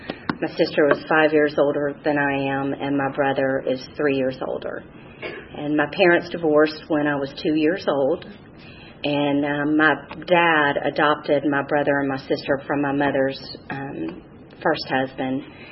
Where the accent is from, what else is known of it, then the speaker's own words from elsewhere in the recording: Alabama, United States; also born or lived in Atlanta; And we moved from Atlanta to Alabama, a small town in the country, cornfields. It was just in the middle of nowhere.